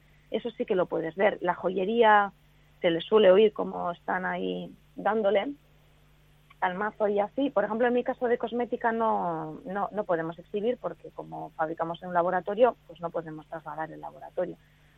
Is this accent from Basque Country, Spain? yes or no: yes; Bilbao, Basque Country, Spain; los demás somos de fuera. Yo, por ejemplo, soy de Bilbao.